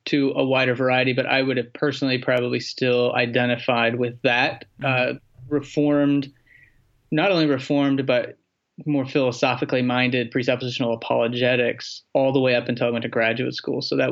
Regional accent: Texas, United States; I grew up in Texas, where you're kind of born as a Christian. It's just as much a cultural thing as it is a religious thing. So grew up in Texas as a Southern Baptist and Charismatic and eventually Presbyterian.

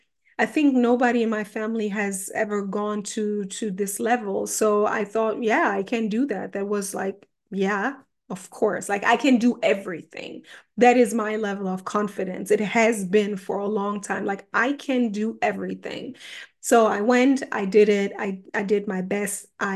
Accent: Germany; English is a second language; So English, okay, that was part of me because I grew up in Germany and German is the first language here, but English kind of always connected me also to my Ghanaian side.

